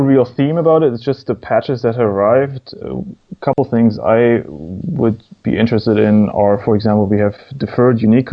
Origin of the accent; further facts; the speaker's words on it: Germany; also born or lived in United States; now in Finland; No, I'm not from Finland. I'm from Germany originally. I have also lived in the States for about 5 years, and I moved to Finland a year ago, pretty much exactly, to get married.